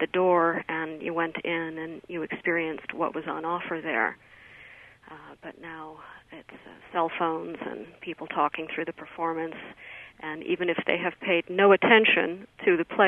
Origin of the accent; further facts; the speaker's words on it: New York, United States; Well, certainly speaking as a New Yorker, I can't get into a theater.